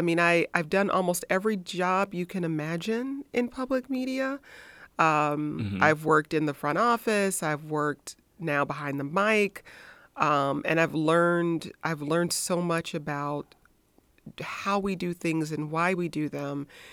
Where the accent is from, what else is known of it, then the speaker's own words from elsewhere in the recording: Detroit, Michigan, United States; I grew up in Detroit, an industrial city, and, you know, watched a lot of these things play out in my neighborhood, in my community.